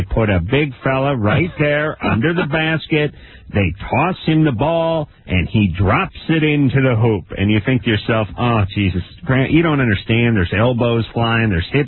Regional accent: Los Angeles, California, United States; And even though I was born and bred in Los Angeles and I'm a Lakers fan, I'd like to see an interesting series.

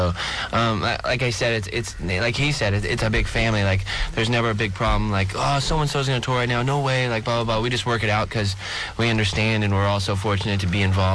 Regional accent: Corona, California, United States; from San Diego. I'm from Corona. It always gets mixed up. Like, people think I'm a San Diego native.

